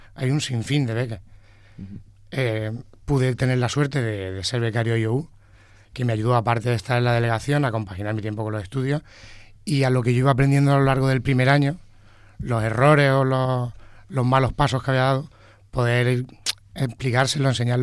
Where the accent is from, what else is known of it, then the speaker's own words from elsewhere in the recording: Villena, Valencian Community, Spain; dado que yo no soy aquí de Elche, que era de Villena, tenía que pasar el día entero aquí sin tener amistades ni hobbies que hacer.